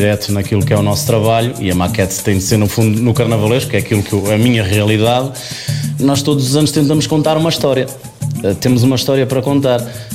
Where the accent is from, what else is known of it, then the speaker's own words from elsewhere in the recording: Portugal; Como bom português que somos, deixamos tudo para a última.